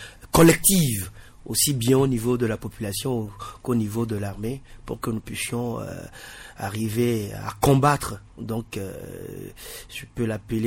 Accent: Togo; Nous sommes des Togolais

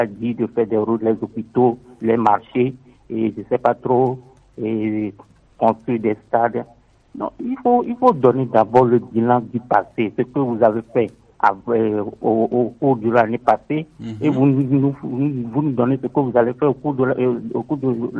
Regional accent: Côte d’Ivoire; now in Togo; C'est comme si vous me demandez que nous sommes des étrangers, nous sommes des Ivoiriens.

